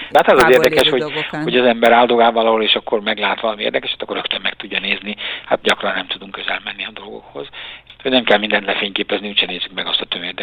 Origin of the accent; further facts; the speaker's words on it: Budapest, Hungary; Mert mi pestiek vagyunk, mert Budán nem történik soha semmi. Hát én összesen 3 hónapig laktam Budán, és aztán visszamenekültem Pestre.